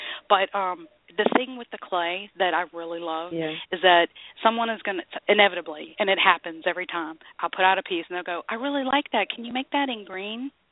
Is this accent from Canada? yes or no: no; North Carolina, United States; Since I was, you know, born and raised in North Carolina, I've got a deep connection to pottery